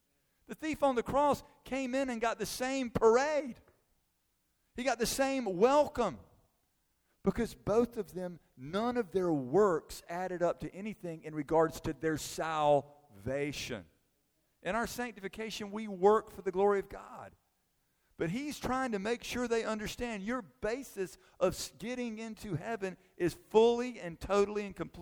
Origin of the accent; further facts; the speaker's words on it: Chattanooga, Tennessee, United States; I grew up in Chattanooga from 8th grade through senior high school. I lived in Chattanooga, and I went to a Christian school in Chattanooga.